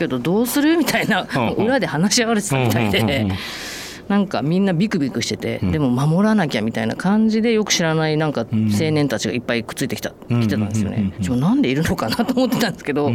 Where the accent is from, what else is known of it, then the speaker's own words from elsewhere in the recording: Kyoto, Japan; moved away as an adult; now in Yokohama, Japan; もう生後1ヶ月とかそんぐらいから京都なので。